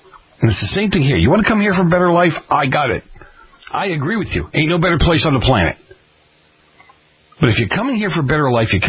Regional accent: Boston, Massachusetts, United States; Again, I grew up in Boston.

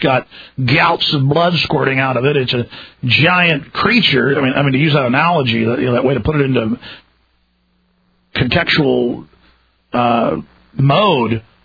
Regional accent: Dallas, Texas, United States; I saw the corrupt preachers, growing up in Dallas around me, and that made me a little bit cynical.

